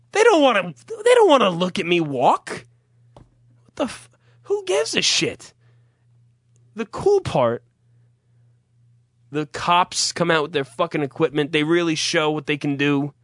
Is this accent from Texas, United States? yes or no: no; New Jersey, United States; I'm from North Jersey, which is a normal part of the state. Everything is comfortable. It's a watered down version of New York.